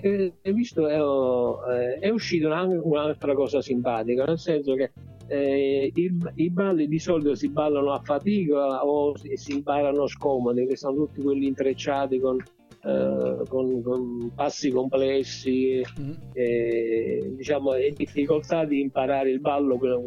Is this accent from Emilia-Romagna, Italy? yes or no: no; Naples, Campania, Italy; now in Sardinia, Italy; Io proprio Napoli, Puligrutta, quindi solo che ho vinto un concorso, cioè, io ero un concorsista nella mia vita giovanile, sono finito in Sardegna